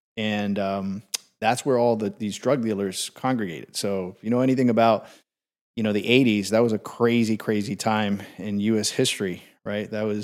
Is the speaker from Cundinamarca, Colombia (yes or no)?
no; Medellin, Antioquia, Colombia; Well, I'm originally from Medellin, Colombia. It seems like it's another world away, but it's only 3 hours away from Florida.